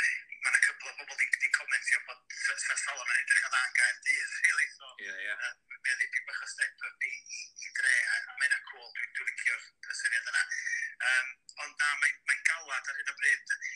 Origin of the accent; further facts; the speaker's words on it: Caernarfon, Wales, United Kingdom; cael siop fi fy hun yn dref i fi gan y cofi ydw i, a cofi reit gwrdd